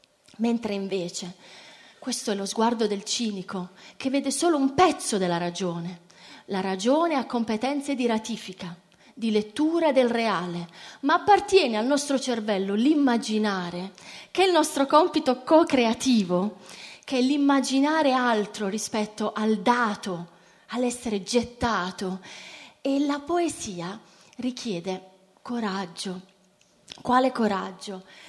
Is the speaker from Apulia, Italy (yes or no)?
yes; Bari, Apulia, Italy; Io sono nata a Bari, una città dalla temperatura molto mite